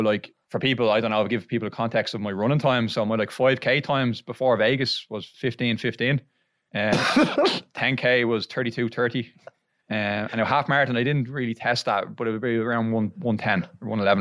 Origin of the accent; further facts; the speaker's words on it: Blagestown, Ireland; So I'm originally from Blagestown, but living in City Santa now with the missus the last few years